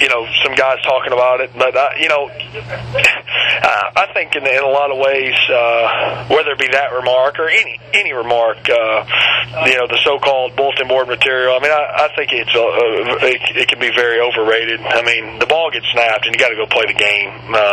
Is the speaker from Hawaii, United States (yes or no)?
no; Alabama, United States; play as I did in the backyard when I grew up in Alabama